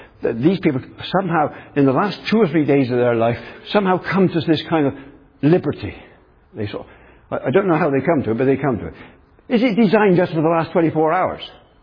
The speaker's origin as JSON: {"language": "English", "region": "England", "country": "United Kingdom", "said": "Now, I'm English, as I've said."}